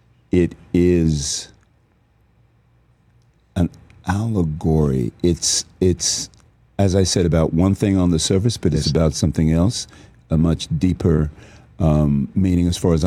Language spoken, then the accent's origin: English; England, United Kingdom; born or raised there